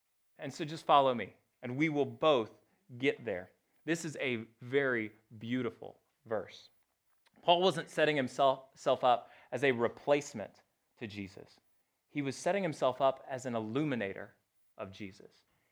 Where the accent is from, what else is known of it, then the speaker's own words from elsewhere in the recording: Texas, United States; moved away as an adult; now in North Carolina, United States; I was born in Texas. I spent 18 years there before finally moving here. I love North Carolina, but I am a Texan. Any Texan is always a Texan.